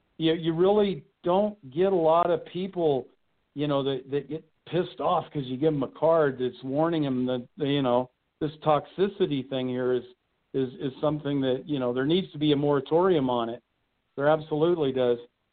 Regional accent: Lincoln, Nebraska, United States; And being that's where I was grown up, has a lot of great memories.

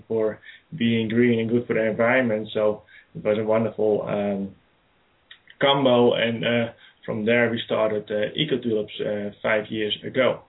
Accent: Netherlands; moved away as an adult; now in United States; I grew up in Holland on a tulip farm, and after my studies, I decided to go to the United States.

